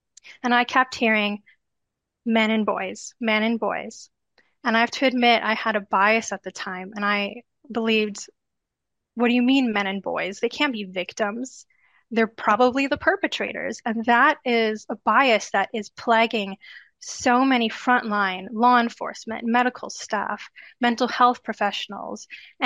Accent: Ottawa, Ontario, Canada; please come to my hometown in Ottawa, Canada, and teach us about this.

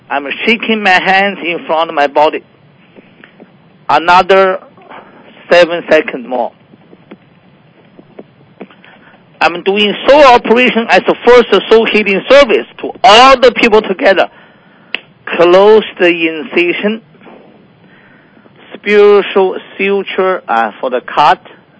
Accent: China; English is a second language; moved away as an adult; This is a medical service, and I came from China as MD.

